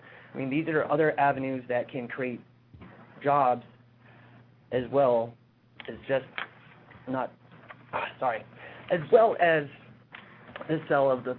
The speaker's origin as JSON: {"language": "English", "town": "Teller", "region": "Alaska", "country": "United States", "said": "Oh, I'm from Teller, Alaska."}